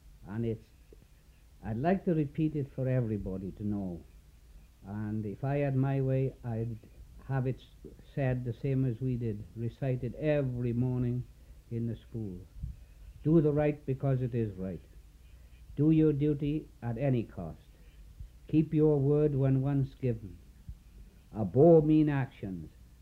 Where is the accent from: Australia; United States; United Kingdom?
United Kingdom; Tredegar, Wales; also born or lived in Neath; But my school days were mainly in Tredegar, a school called Nantibu School.